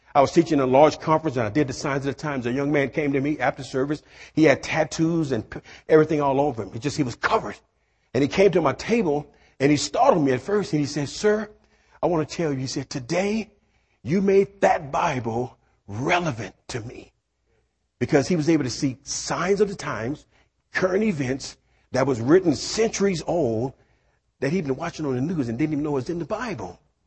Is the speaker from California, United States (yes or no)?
no; Louisiana, United States; You know, I was taught some crazy stuff growing up in Louisiana.